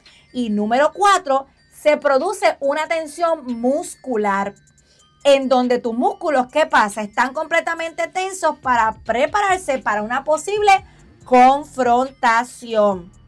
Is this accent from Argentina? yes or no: no; Puerto Rico; como dicen en mi país Puerto Rico, enfogonadas.